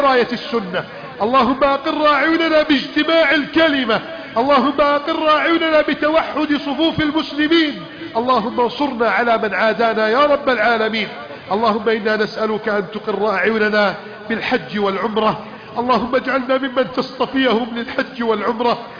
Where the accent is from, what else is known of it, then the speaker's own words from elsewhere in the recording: Egypt; بلدنا مصر